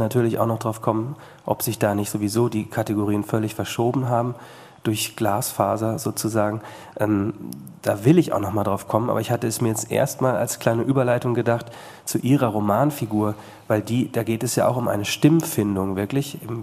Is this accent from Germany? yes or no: yes; Bad Salzuflen, North Rhine-Westphalia, Germany; Also ich komme zum Beispiel aus Bad Salzuflen.